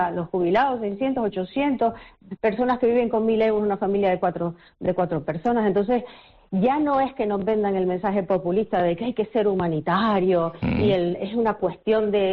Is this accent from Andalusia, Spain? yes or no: no; Canary Islands, Spain; No somos xenófobos los canarios, no lo somos.